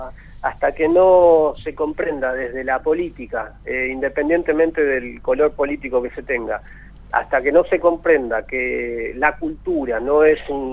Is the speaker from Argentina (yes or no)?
yes; Argentina; Yo ahí en Curitiba mostré algunas cosas siendo argentino